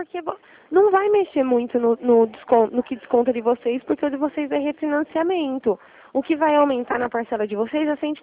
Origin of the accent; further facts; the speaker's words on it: Araras, São Paulo, Brazil; Sou de Arara, São Paulo